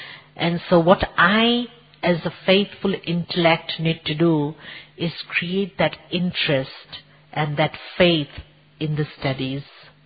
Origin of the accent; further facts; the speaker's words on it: Zimbabwe; also born or lived in Zambia; now in Kenya; I was born in Zambia, those who know Africa. I was brought up in Zimbabwe, and I'm living in Kenya since last 29 years.